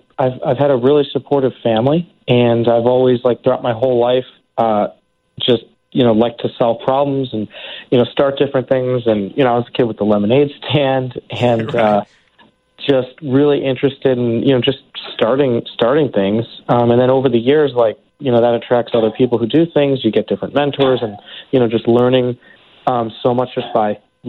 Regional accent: Chicago, Illinois, United States; 40 under 40 is a huge honor, especially in my hometown in Chicago.

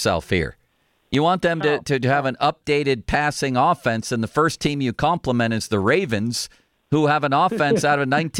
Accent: Northport, New York, United States; born there; I was born there. I was born in Northport, Long Island, and my grandparents lived in Riverhead and the other set in Commack.

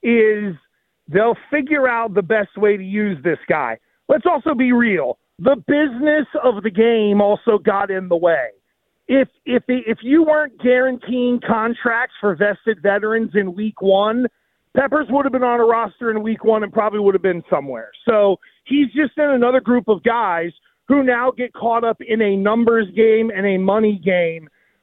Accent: Fairchance, Pennsylvania, United States; also born or lived in Brownsville / Carmichaels; Well, I was born in Brownsville, and then we moved to Carmichael's, and then we moved to Fairchance.

